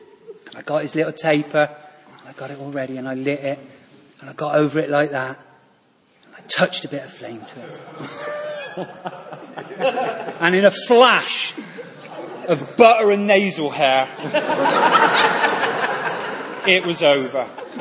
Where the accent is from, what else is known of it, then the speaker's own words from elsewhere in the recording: South West England, United Kingdom; I grew up in the West Country.